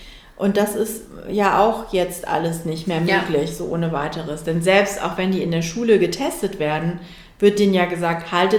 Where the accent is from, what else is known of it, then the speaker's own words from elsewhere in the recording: Northern Germany, Germany; aus dem Norden